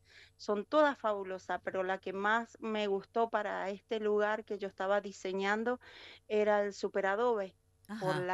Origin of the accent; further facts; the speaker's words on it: La Rioja, Argentina; also born or lived in San Martín, Mendoza; now in Neuquén, Argentina; soy argentina, pero soy nacida en San Martín, Mendoza, y me adoptó la provincia de La Rioja desde niña, y también la Patagonia.